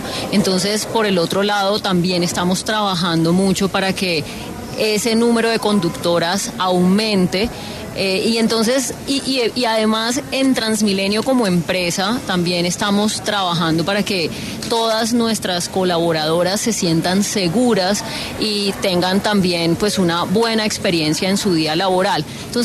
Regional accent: Valledupar, Cesar, Colombia; now in Bogotá, Colombia; porque yo, por ejemplo, soy de Valledupar, pero me siento muy bogotana.

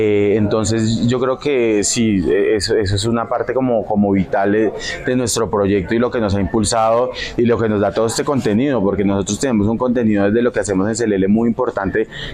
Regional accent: Boyacá, Colombia; yo soy de Boyacá

